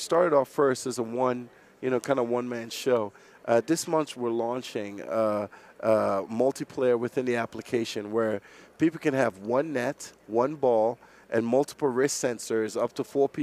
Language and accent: English; Trinidad & Tobago; I'm from Trinidad.